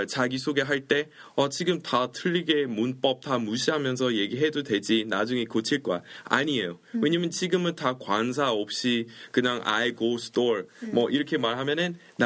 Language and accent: Korean; Daegu, North Gyeongsang, South Korea; 그러니까 여자이고 대구에서